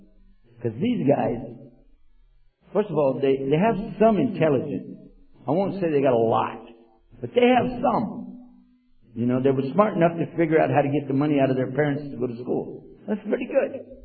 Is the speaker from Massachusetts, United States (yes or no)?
no; Texas, United States; accent: Texan; Then I'll fall back into my native language, which is Texan. And that needs translation to bring it from a good old boy, Texas language.